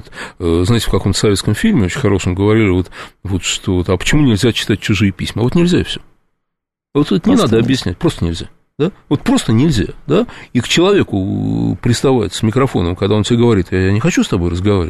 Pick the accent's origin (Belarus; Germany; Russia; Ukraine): Russia; я нигде не сталкивался с плохим отношением к себе от того, что я из России.